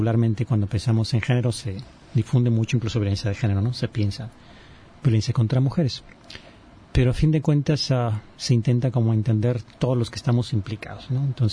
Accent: Mexico; ¡ay, qué mala suerte somos los mexicanos! Que muchos tenemos esta cultura del machismo.

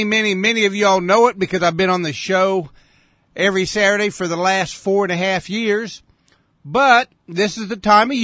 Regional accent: Oklahoma, United States; moved away as an adult; also born or lived in Texas; now in Puerto Vallarta, Mexico; Lived up in the great state of Texas for a couple of years. And prior to that, I was from Oklahoma. Lived there most of my life, retired, but moved here to Puerto Vallarta and just love it.

